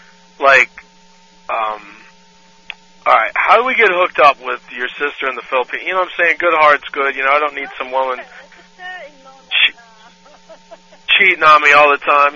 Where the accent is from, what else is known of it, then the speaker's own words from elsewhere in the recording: United States; now in Guam; I'm over in Guam right now. I'm actually from the United States.